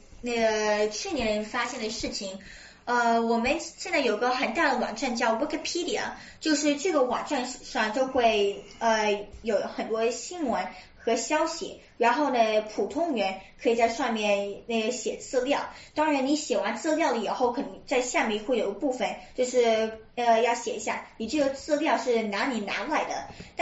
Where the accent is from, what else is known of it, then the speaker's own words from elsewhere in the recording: United States; 就是4月1号，就是我美国人的 April Fool's Day